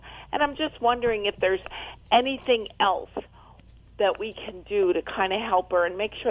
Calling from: Adamstown, Pennsylvania, United States; I'm calling from Adamstown, Pennsylvania.

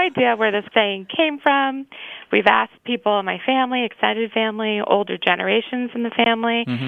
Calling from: New York City, New York, United States; I'm in Manhattan. I'm calling from Midtown, but I live on the Upper East Side.

